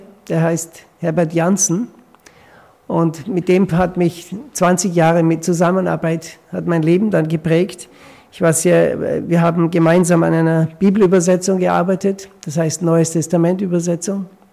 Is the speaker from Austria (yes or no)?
yes; Austria; Ich bin aus Österreich. Meine Frau ist aus der Schweiz.